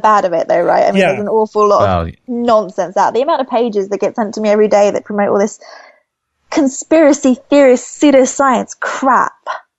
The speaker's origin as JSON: {"language": "English", "country": "United Kingdom", "said": "but then I am British, so that's kind of a given."}